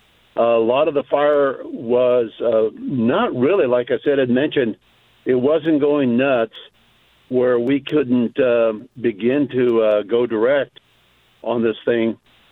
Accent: Washington, United States; now in Vancouver, United States; I am one of those local guys. I hail from the Gifford Pinchot National Forest, Mud Hood. and I reside out of Vancouver, Washington.

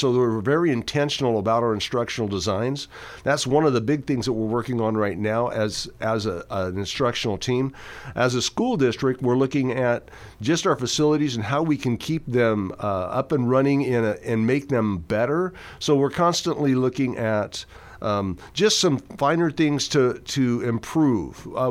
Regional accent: Winston, Oregon, United States; also born or lived in Tiller / Days Creek; growing up in Winston, my mom, I was born just above Tiller, actually, out in South Douglas County. So, I mean, I'm actually from the Days Creek area originally, if you want to get down to it. But my mom raised the four of us kids in Winston by herself.

